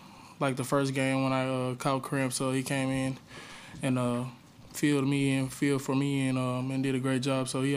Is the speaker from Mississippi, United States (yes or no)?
yes; Mississippi, United States; It's fun always going back home and playing. I'm 2 hours from Mississippi State, so, I mean, he's on the coast. I'm on the top of the north